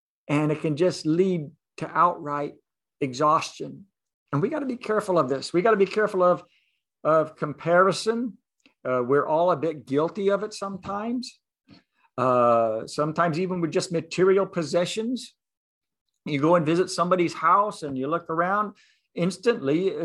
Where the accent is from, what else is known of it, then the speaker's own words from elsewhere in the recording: New Zealand; also born or lived in United States; I grew up partly in New Zealand, partly in the States, so I sometimes get my idioms mixed up.